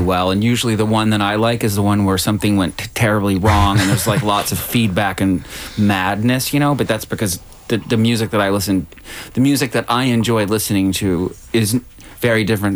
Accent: the South, United States; But I'm from the South.

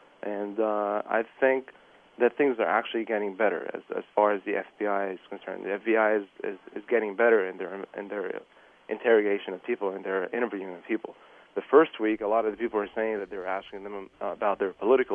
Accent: New Jersey, United States; born there; From Syria. Mm-hmm. I was born in New Jersey.

